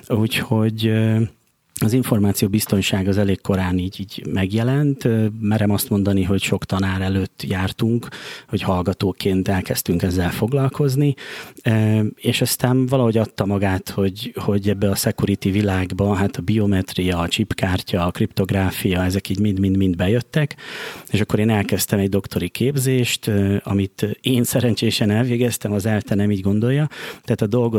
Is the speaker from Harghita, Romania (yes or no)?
no; Oradea, Bihor, Romania; akkor ez még Nagyváradon volt, amikor az osztályfőnököm egy ZX81-et behozott az osztályba